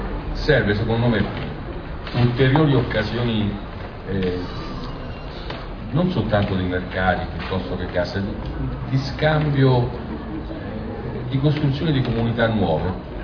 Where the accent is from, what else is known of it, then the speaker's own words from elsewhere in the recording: Rome, Lazio, Italy; Io vengo da Roma, da un centro sociale romano che è Forte Prestino